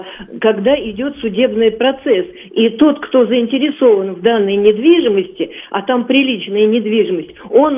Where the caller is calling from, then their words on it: Moscow, Russia; Я из Москвы звоню, да